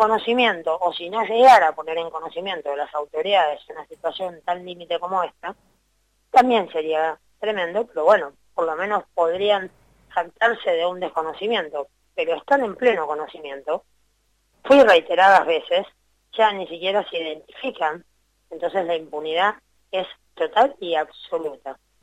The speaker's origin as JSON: {"language": "Spanish", "town": "La Plata", "region": "Buenos Aires Province", "country": "Argentina", "lives_now": "Mendoza, Argentina", "said": "yo soy platense, vivo hace 9 años en Mendoza."}